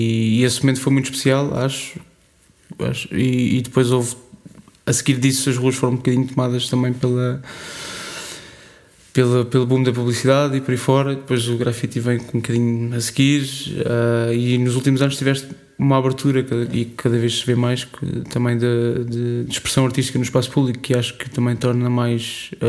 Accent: Almada, Setúbal, Portugal; also born or lived in Seixal; onde eu cresci, na Margem Sul, Almada, Seixal, Barreiros, toda aquela zona

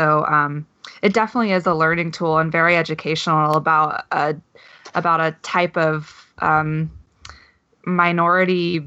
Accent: Tennessee, United States; and I grew up in Tennessee. And so, and the Bible Belt

